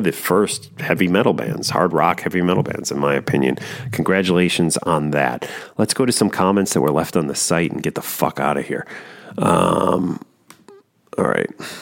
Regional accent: Portugal; On another note, I'm originally from Portugal.

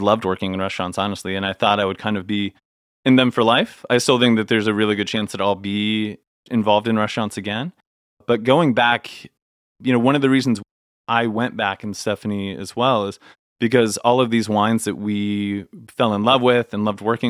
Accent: Ohio, United States; Even though I grew up in Ohio, it very much felt like going back home, and that was part of the attraction to go there.

